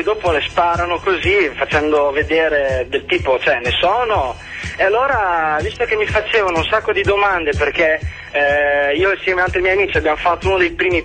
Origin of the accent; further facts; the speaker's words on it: Emilia-Romagna, Italy; now in Bologna, Italy; Ma io sono romagnolo, però sto qua perché ho deciso di farlo studente a vita, quindi sto qua a Bologna